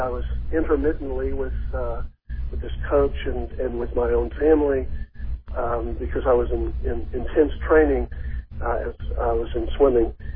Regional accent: Dallas, Texas, United States; also born or lived in Houston; Well, I am one of those obnoxious Texans. I grew up I was born in Houston, raised in Dallas

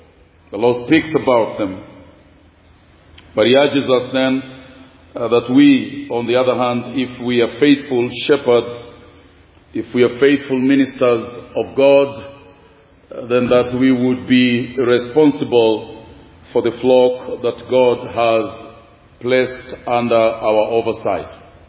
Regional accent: Kenya; And I'm from Kenya. Pastor a little flock in western part of Kenya, about 500 kilometers away from Nairobi

